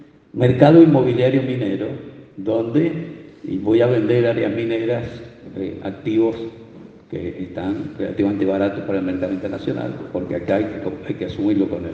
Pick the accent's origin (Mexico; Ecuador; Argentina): Argentina; San Juan; Y mi querida San Juan, del cual yo soy nativo, tiene el 36% de pobreza.